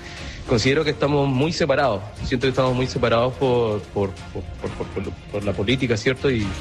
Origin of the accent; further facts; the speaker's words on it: Chile; todos somos hermanos, todos somos chilenos